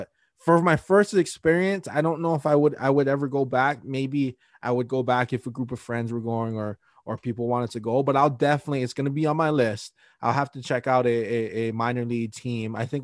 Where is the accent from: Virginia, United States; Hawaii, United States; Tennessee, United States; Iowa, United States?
Hawaii, United States; I grew up in Hawaii, we don't have a minor league team out there.